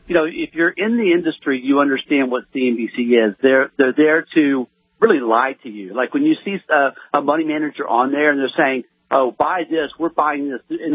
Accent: Texas, United States; I'm from East Texas. I was raised lower middle class. I come from nothing.

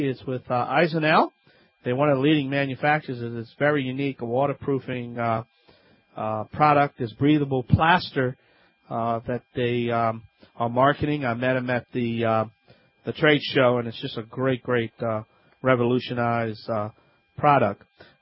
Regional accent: Louisiana, United States; I am the Cajun Man from the Bayou Land.

